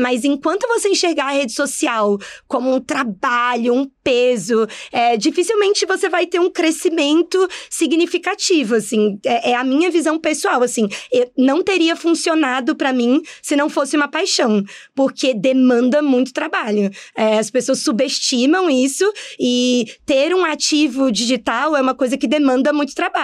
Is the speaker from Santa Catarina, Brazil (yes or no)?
no; Brasília, Federal District, Brazil; now in São Paulo, Brazil; eu sou originalmente de Brasília